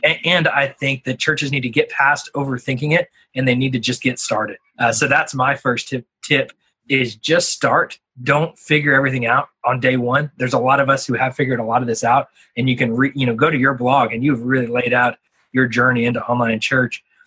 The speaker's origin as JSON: {"language": "English", "region": "New York", "country": "United States", "said": "And as a New Yorker, and I don't really know anything about New York"}